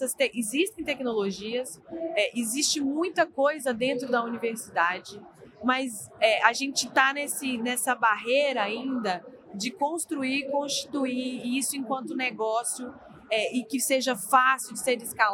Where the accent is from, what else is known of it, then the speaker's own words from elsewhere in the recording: Minas Gerais, Brazil; lá em Minas Gerais, por exemplo, minha terra natal, saudades.